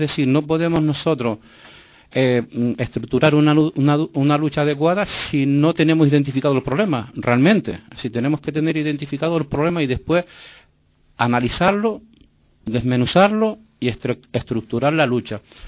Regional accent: Canary Islands, Spain; yo soy independentista canario, ¿no?

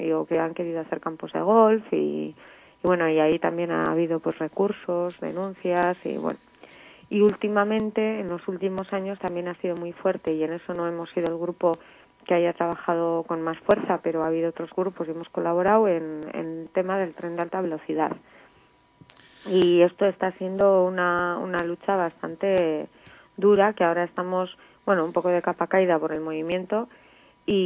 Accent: Portugalete, Basque Country, Spain; born there; also born or lived in Barakaldo; Yo en realidad nací en Portugalete, pero he vivido en Baracaldo

